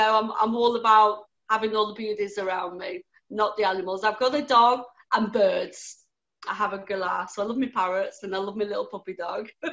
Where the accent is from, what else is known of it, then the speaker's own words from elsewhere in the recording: Grimsby, Yorkshire and the Humber, United Kingdom; yes, you was correct, I am not from Australia. I'm from the northeast of England. I'm from a town called Grimsby. It's a fishing town, and yes, as in the title, it can be very grim.